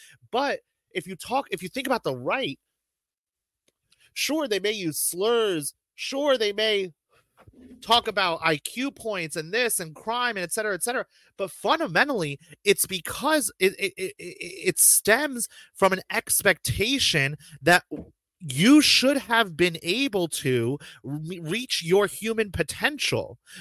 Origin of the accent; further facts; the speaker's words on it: United States; no person would come up to me born and raised in America sipping my martini blah blah blah and say that I'm not American